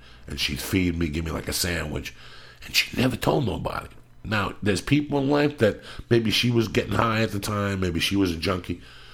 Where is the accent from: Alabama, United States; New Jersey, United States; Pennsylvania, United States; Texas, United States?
New Jersey, United States; North Bergen; he's a football player from my hometown, from North Bergen.